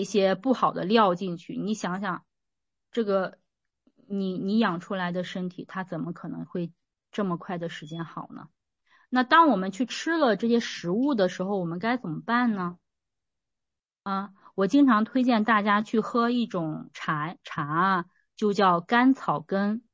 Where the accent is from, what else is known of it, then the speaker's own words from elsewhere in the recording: North China, China; 因为我是北方人，我就特别爱吃面食。